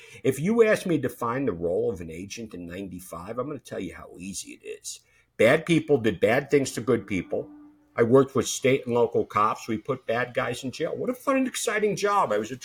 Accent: Brooklyn, New York, United States; I'm growing up in Brooklyn, New York, raised by a single mom.

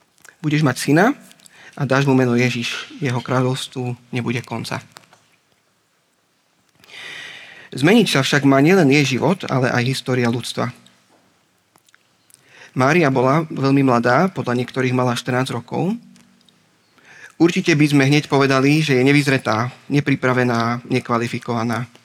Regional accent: Revúca, Banská Bystrica Region, Slovakia; som z Revúcej a na vysokej škole nás učili, že keď chceš povedať niečo zo srdca, tak si sadni blízko k poslucháčom.

